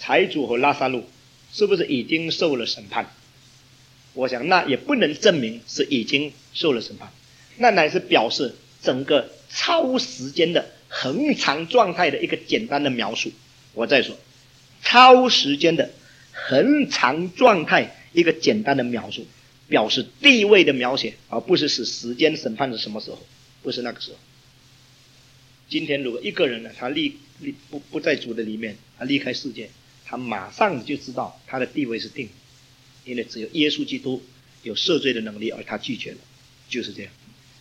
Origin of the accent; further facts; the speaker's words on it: China; 我们中国人一向很骄傲，因为我们有5000年的文化，有很高的道德标准，觉得不需要耶稣。